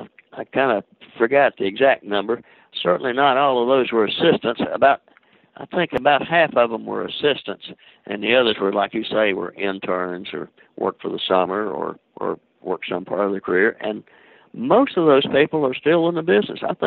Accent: Lewisburg, Tennessee, United States; It was in Middle Tennessee. It was about 70 miles south of Nashville, and 20 miles south of Lewisburg, Tennessee, where I was born and where I went to high school.

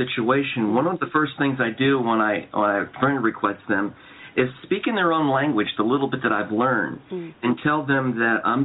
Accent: United States; I try to break down the stereotypes and let them know that I'm an American that cares about Iranians.

